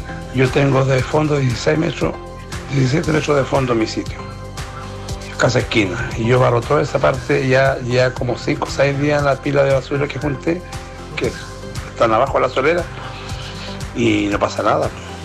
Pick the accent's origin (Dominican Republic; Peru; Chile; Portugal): Chile; Yo soy de acá de Alto Las Trancas, una población nueva que se entregó en septiembre. Muy bonita por lo demás, muy hermosa